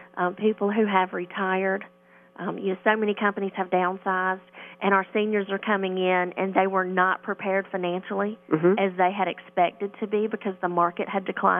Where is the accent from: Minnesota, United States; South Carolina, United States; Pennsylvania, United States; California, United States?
South Carolina, United States; Ware Shoals; I am from Ware Shoals.